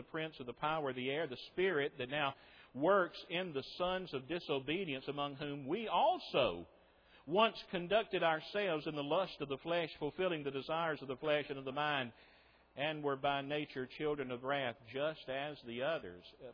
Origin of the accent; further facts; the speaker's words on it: Hayterville, Alabama, United States; Ronnie and I grew up together in Hayterville, Alabama. Went to Hayterville Junior High School together.